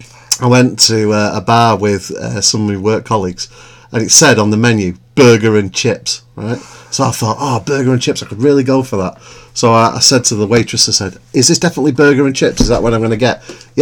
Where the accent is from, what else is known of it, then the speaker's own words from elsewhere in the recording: England, United Kingdom; I was from England, and that when I said chips, I meant like fries